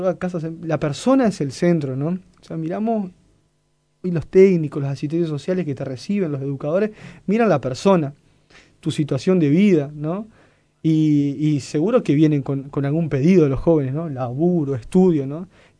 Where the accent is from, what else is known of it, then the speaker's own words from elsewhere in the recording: Soriano, Uruguay; No es que por ser de Soriano, yo soy de Soriano, ¿no?